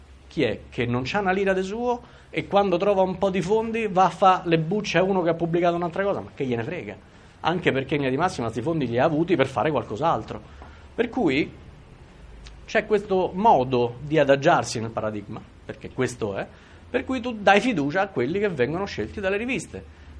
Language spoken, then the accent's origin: Italian; Rome, Lazio, Italy; Siccome io vengo da Roma